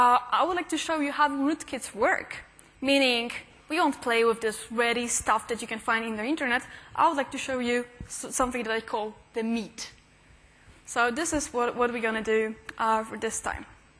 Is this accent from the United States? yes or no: no; Poland; and I am from Poland. Technically, I spend only weekends in Poland with my husband.